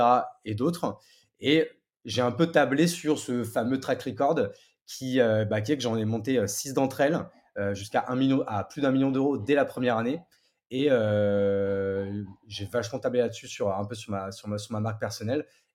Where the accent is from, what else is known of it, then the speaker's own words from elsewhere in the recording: Grand Est, France; also born or lived in Paris; now in Bordeaux, France; J'ai 35 ans, j'habite à Bordeaux, je suis parisien de naissance même si j'ai vécu grande partie de mon adolescence même jusqu'au bac à la campagne dans la Marne en Champagne-Ardenne